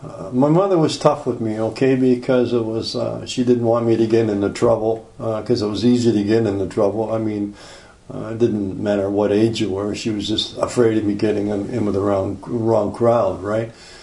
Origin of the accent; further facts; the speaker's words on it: Toronto, Ontario, Canada; born there; I was born in 47 in Toronto, 1947